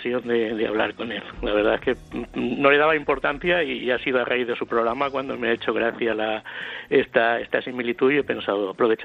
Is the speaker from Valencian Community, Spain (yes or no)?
yes; Valencian Community, Spain; y también soy valenciano.